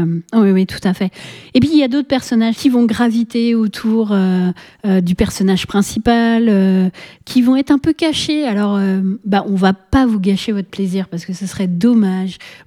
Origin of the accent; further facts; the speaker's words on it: France; parce que voilà, hein, on est français.